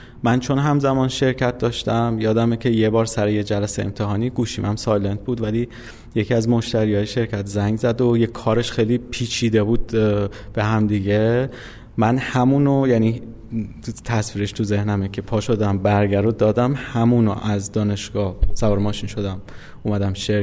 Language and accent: Persian; Isfahan, Iran; born there; من اصفهان به دنیا اومدم سال 1363 و اواخر پاییز.